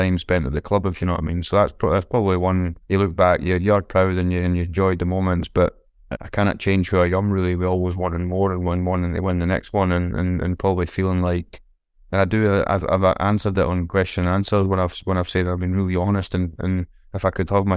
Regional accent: Scotland, United Kingdom; I'm a Scottish player. I'm not an English player.

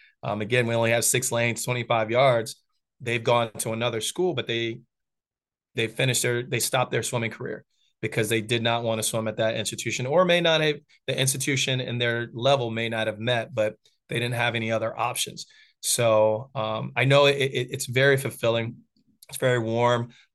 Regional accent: North Carolina, United States; You know, I grew up in North Carolina, swam club, swam high school.

